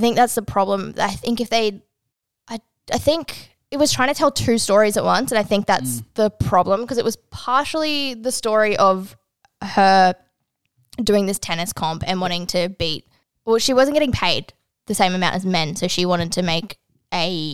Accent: Australia; And she's like, and I'm, we're Australian.

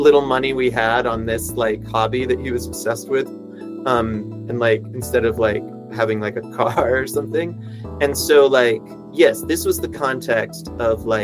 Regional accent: California, United States; So it's sort of like similar where I grew up in California, right?

